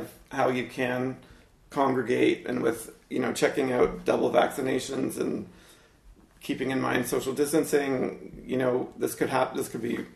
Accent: Canada; I feel like it's been exciting as a Canadian watching his career going up and up and up.

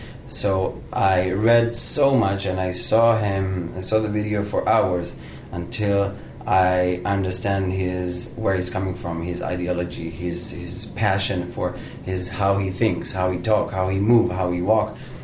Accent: Herzliya, Tel Aviv District, Israel; But I grew up in Herzliya, in Neve Amal, in this community where Yigal Amir went out.

